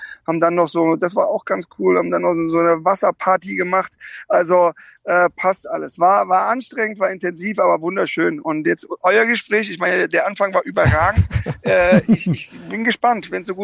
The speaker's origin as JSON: {"language": "German", "town": "Karlsruhe", "region": "Baden-Württemberg", "country": "Germany", "tie": "born or raised there", "said": "ich bin gerade in Karlsruhe in meiner alten Heimat"}